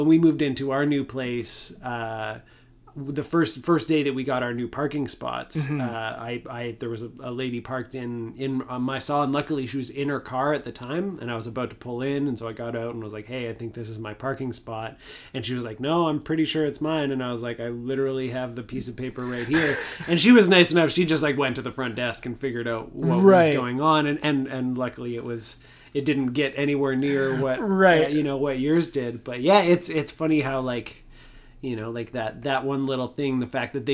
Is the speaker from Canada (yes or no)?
yes; Canada; I'm just like way too Canadian.